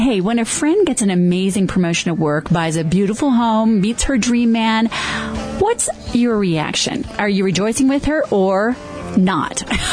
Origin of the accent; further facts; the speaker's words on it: Denver, Colorado, United States; You know, in Denver, my hometown, this legislation was passed by the city council to open an injection site.